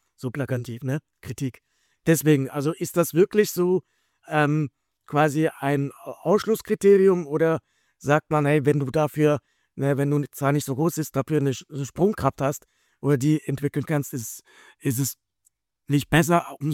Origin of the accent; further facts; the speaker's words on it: Switzerland; ich als Schweizer in der Schweiz